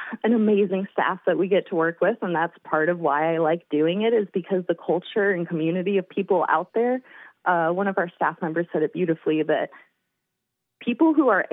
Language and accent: English; Redding, California, United States; I grew up here in Redding, California.